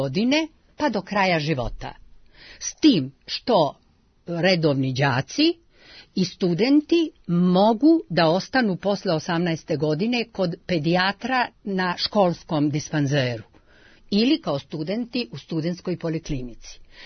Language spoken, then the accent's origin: Serbian; Serbia